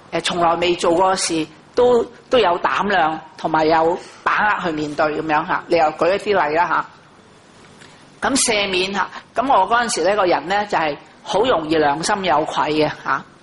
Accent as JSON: {"language": "Chinese", "country": "China", "said": "我們中國人說四海之內皆兄弟也"}